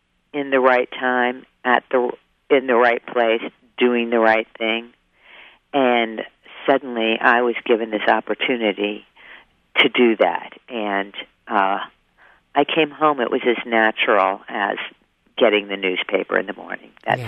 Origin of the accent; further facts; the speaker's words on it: Columbus, Ohio, United States; moved away; also born or lived in Los Angeles / Nevada; That's right. Yeah. I lived in Los Angeles for a long time. I'd been away from Columbus, Ohio, my hometown, for 20 years. I was in Los Angeles, and then I moved to a ghost town in Nevada and lived there 3 years